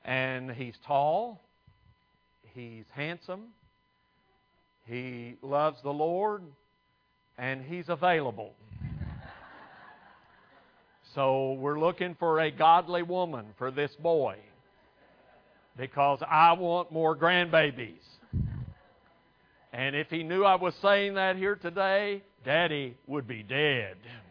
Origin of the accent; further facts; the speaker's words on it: Texas, United States; First thing is, you can probably tell I didn't get this accent in California, right? I grew up in Texas.